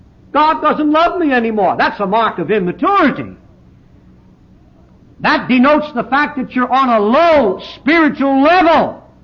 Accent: Pennsylvania, United States; born there; I was born in Lancaster County, Pennsylvania, among the Amish Mennonite Dutch people.

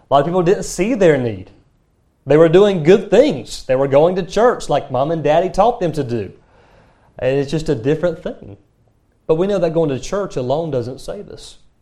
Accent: North Carolina, United States; I grew up in the Bible Belt in North Carolina where everybody goes to church, it seems.

